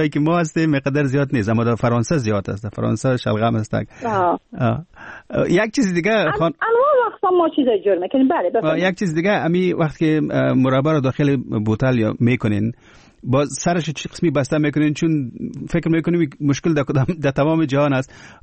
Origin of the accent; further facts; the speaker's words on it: Kabul, Afghanistan; زه اصل کې د کابل یم، په کابل کې د مڼو باغونه ډیر دي